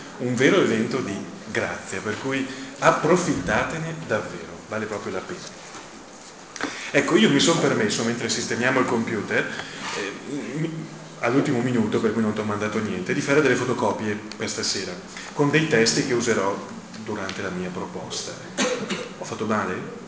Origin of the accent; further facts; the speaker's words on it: Veneto, Italy; Io sono di Sarride, quindi confino con la vostra provincia, con la provincia di Pordenone, e non ho fatto molta strada quindi per arrivare qui, anche se vengo appunto da Vittorio Veneto.